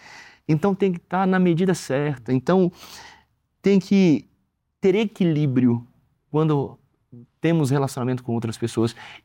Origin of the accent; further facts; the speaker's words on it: Bahia, Brazil; also born or lived in Espírito Santo; Eu nasci no Espírito Santo, como o senhor bem mencionou, e falamos anteriormente, na semana passada, mas bem pequenininho eu fui para a Bahia, e lá construí muitos amigos, e hoje eu me considero um capixabano, sabe? Uma mistura de capixaba com baiano.